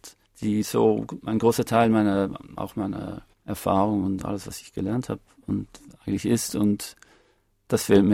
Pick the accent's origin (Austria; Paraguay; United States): United States; man musste als Amerikaner musste einfach hinter der Regierung stehen.